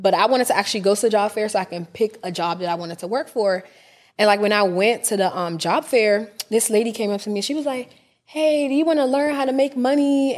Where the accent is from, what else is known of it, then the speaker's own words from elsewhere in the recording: Nigeria; as a Nigerian, we be hustling.